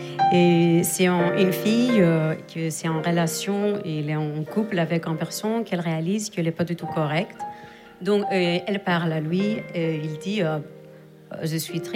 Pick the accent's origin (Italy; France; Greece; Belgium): Greece; first language Greek; French is a second language; j'aimerais trop partager avec vous une chanson à ma langue maternelle. J'imagine que vous avez déjà réalisé à cause de ma prononciation. Je viens de la Grèce.